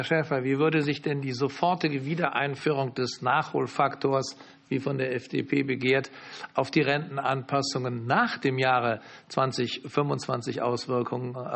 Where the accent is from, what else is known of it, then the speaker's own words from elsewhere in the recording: Cologne, North Rhine-Westphalia, Germany; an meine Heimatstadt Köln.